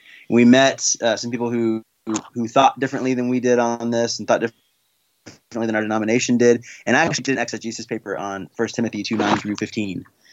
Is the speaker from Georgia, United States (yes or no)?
yes; Atlanta, Georgia, United States; I mean, I was growing up in Atlanta and she in Texas.